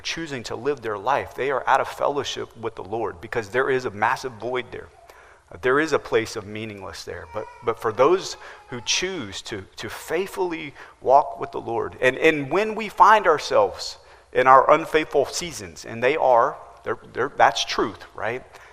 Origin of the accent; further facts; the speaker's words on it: Midwest, United States; I grew up in the Midwest, and we used to go to the Sizzler every once in a while.